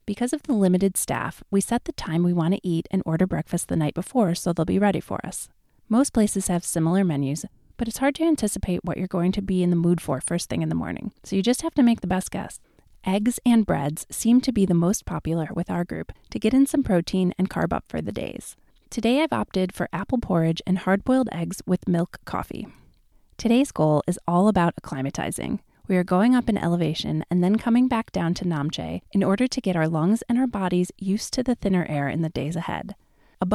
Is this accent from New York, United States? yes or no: yes; New York, United States; I'm a little taken aback by her frankness, and as a New Yorker, also a bit skeptical that she's just a cranky old lady.